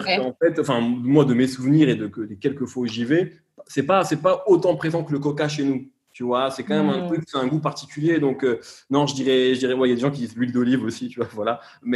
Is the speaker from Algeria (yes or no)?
yes; Algeria; born there; moi j'ai la double nationalité. Je suis né en Algérie, je suis très attaché à l'Algérie, etc. Je me sens autant l'un que l'autre.